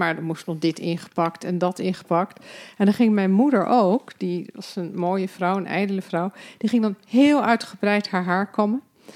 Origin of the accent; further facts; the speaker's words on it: Scheveningen, South Holland, Netherlands; Ik kom uit Scheveningen. We hadden vroeger een huisje op het Luxebad.